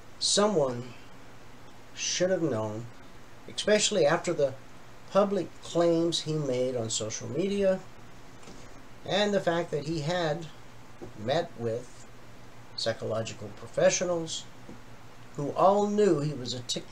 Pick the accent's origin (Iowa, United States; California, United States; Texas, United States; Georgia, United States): Georgia, United States; Jimmy Carter, who is from my home state, Georgia.